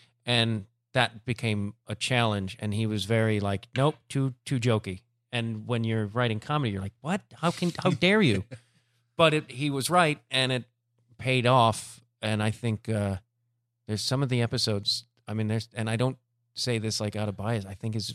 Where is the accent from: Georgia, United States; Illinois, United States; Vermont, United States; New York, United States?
Illinois, United States; Chicago; And I got to go to Chicago, and that was the most important for me because that's my hometown.